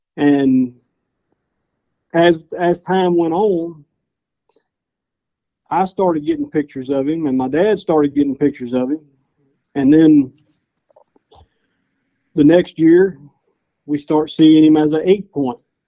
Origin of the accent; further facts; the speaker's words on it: De Quincy, Louisiana, United States; I'm from De Quincy, Louisiana.